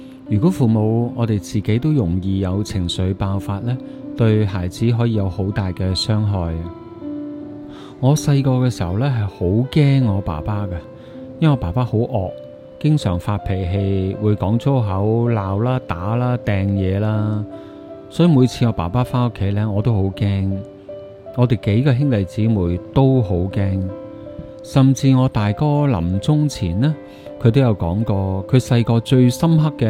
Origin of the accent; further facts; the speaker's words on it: Chaozhou, Guangdong, China; 原来我自己呢就是一个典型的潮州大男人